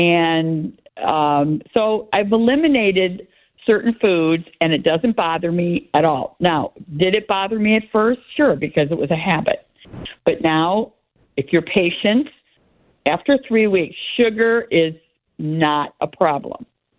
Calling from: Florida, United States; I'm great, and I'm calling from Florida. It's beautiful down here

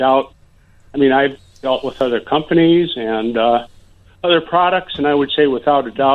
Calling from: Naperville, Illinois, United States; Naperville, a long, long, long time listener.

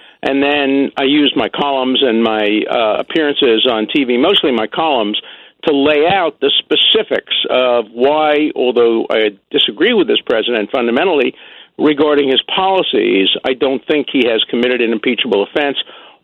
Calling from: Martha's Vineyard, Massachusetts, United States; Well, I am calling from Martha's Vineyard.

